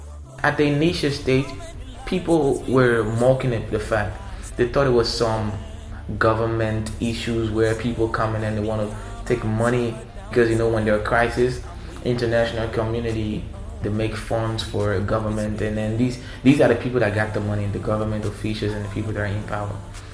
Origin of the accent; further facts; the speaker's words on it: Liberia; from Liberia, an artist, musician, producer, songwriter.